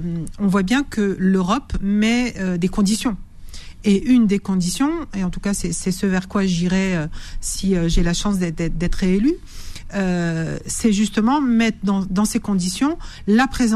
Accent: Aulnay-sous-Bois, Île-de-France, France; Moi, je viens d'Aulnay 3000 et je ne savais pas ce que c'était Erasmus.

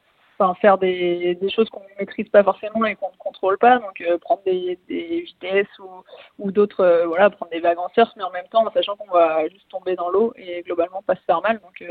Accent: Les Sables-d'Olonne, Pays de la Loire, France; Eh ben moi j'ai grandi au Sables d'Olonne, donc dans une petite ville qui est quand même très orientée vers la mer.

